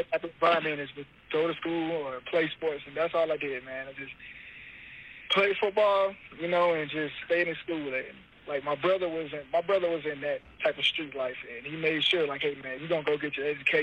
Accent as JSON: {"language": "English", "region": "Florida", "country": "United States", "said": "All right, so I'm from Tampa, Springs, Florida, a little small country town."}